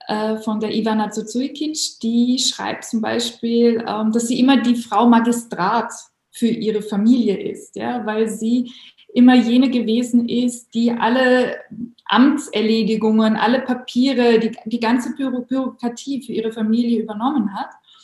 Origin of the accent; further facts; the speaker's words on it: Germany; weil ich bin aus Deutschland, ich fühle mich immer deutsch